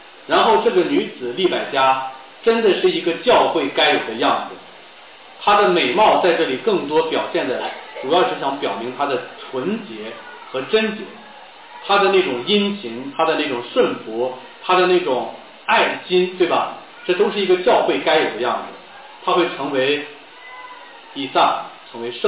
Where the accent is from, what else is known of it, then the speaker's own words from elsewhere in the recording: China; 我们中国人所说的天作之合是什么意思呢？